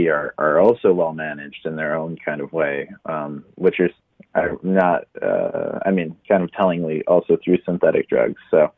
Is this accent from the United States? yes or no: yes; Flint, Michigan, United States; also born or lived in Chicago / St. Louis; I came from Flint and I saw this really powerful, like, collapse of a city. And, you know, as I've traveled around, I've lived in Chicago and I've lived in St. Louis and quite a few places at this point